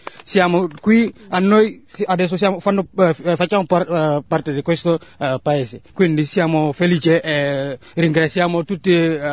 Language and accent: Italian; Gambia; Italian is a second language; now in Ascea, Italy; Dal Gambia.